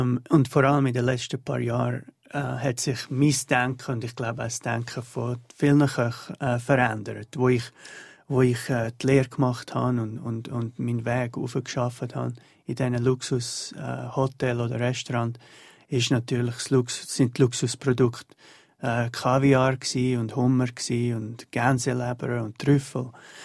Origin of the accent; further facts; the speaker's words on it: Aargau, Switzerland; im Aargau, ich komme ja aus dem Rüebli-Land, und wo es ja auch fantastische Rüebli gibt, vor allem um die Aare herum, wo die Erde so ganz schwarz ist.